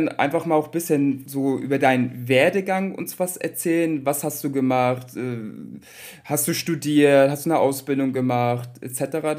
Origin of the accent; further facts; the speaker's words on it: Schleswig-Holstein, Germany; Also ich komme aus dem Norden. Ich bin aufgewachsen in einer Stadt nähe der dänischen Grenze. Deswegen war ich in der dänischen Schule